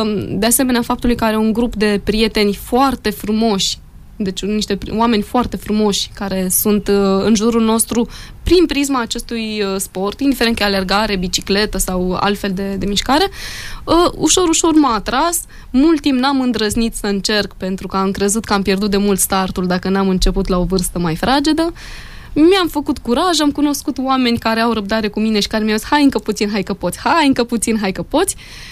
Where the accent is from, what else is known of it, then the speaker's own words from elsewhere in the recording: Râmnicu Vâlcea, Vâlcea County, Romania; now in Târgu Mureș, Romania; De fel, nu sunt din Târgu Mureș, sunt din Râmnicu Vâlcea, unde spre rușinea mea, sau lipsa unui accent, că m-am curățat și de fusăi, făcui, mâncai, nu mai spun nici așa.